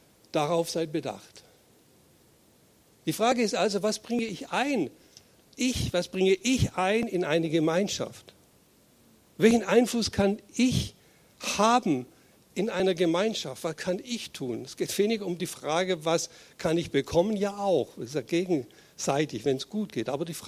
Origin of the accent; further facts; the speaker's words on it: Baden-Württemberg, Germany; ich komme aus Schwaben